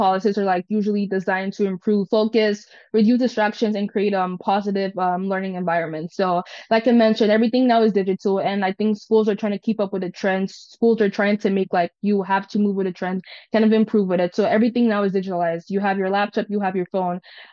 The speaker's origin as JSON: {"language": "English", "town": "Winnipeg", "region": "Manitoba", "country": "Canada", "said": "I'm from Winnipeg, Manitoba. I'm currently going into grade 11"}